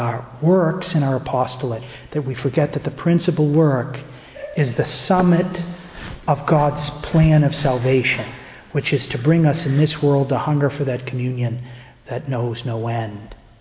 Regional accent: United States; I really needed to hear as an American who would eat fast food and then just do something else.

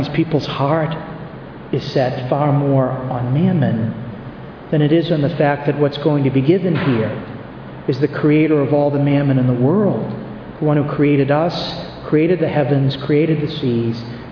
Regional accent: New England, United States; I come from New England, where we have the best football team in the country.

